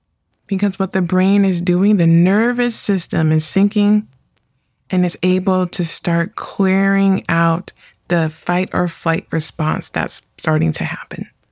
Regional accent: California, United States; I'm from California, I've told you that.

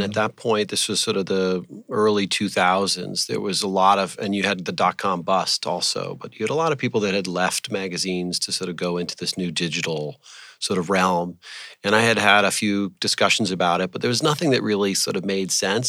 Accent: New York, United States; Grew up in outside of New York, actually, Westchester.

